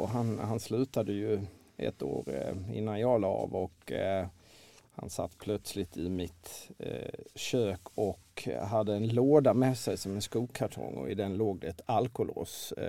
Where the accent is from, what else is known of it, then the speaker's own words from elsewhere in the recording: Tranås, Jönköping County, Sweden; vi är i Tranås.